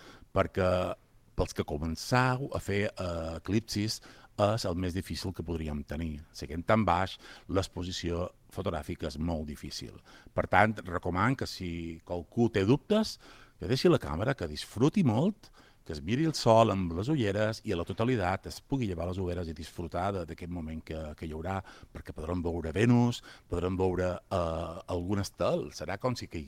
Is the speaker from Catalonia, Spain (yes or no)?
no; Balearic Islands, Spain; com a mallorquí, com a bon mallorquí que som